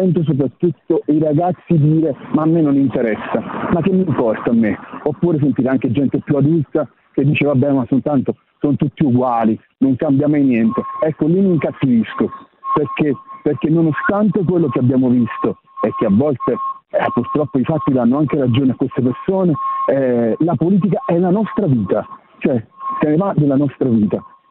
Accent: Torre Annunziata, Campania, Italy; Sono di Torre Annunziata, originario della Annunziata, poi intanto ho studiato qua a Milano, in provincia di Napoli.

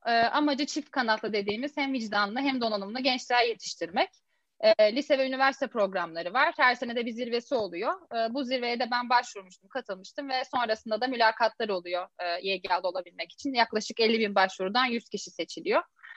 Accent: Gönen, Balıkesir, Turkey; moved away as an adult; also born or lived in Istanbul; Balıkesirliyim. Gönen'de bir küçük ilçede doğdum. Sonrasında da üniversiteye kadar orada okudum. Üniversitede de İstanbul'a yerleştim.

